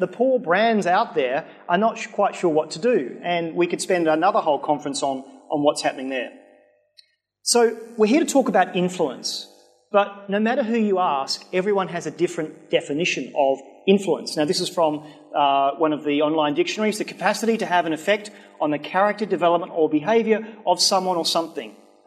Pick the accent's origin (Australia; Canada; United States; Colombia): Australia; to go away, you're a loud, obnoxious Australian.